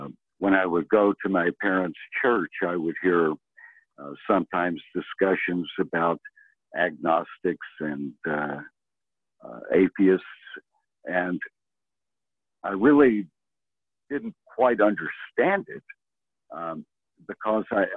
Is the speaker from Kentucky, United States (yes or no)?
yes; Kentucky, United States; I grew up in Kentucky during the era of the Sputnik, the space race